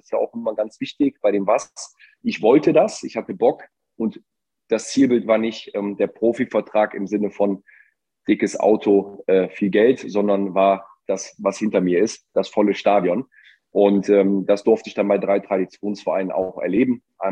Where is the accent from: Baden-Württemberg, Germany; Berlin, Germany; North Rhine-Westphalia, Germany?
North Rhine-Westphalia, Germany; Mönchengladbach; Also ich bin geboren in Mönchengladbach